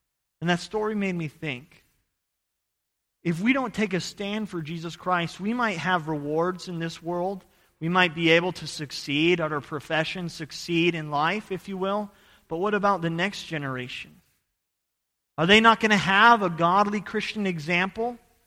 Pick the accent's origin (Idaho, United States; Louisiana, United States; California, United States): Idaho, United States; I'm from Idaho, and I love the mountains.